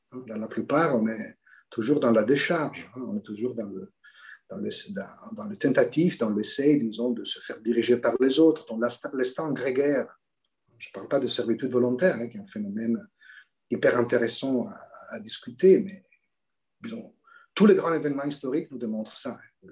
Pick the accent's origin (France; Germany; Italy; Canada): Italy; je viens d'Italie